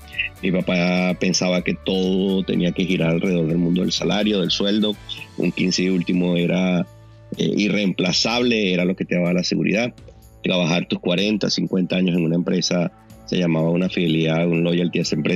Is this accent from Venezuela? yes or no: yes; Venezuela; yo soy venezolano, de verdad, casi de pura cepa. Estoy saliendo del cuarto piso en edad